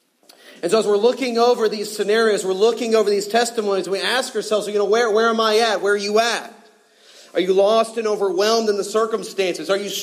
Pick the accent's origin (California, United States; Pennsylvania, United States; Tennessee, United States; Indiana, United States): California, United States; I'm from Southern California